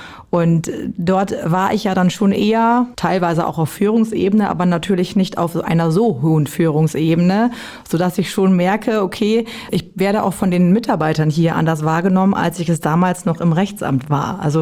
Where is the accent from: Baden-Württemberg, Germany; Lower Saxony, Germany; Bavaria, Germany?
Lower Saxony, Germany; Büren; born there; Ich komme aus dem Landkreis Cloppenburg. Ich komme gebürtig aus Büren. Das liegt in der Gemeinde Emsteck. Und ich wohne mittlerweile in Garl zusammen mit meiner Familie.